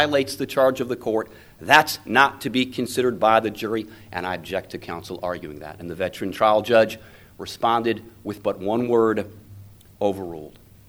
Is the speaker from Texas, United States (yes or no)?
yes; Houston, Texas, United States; from Houston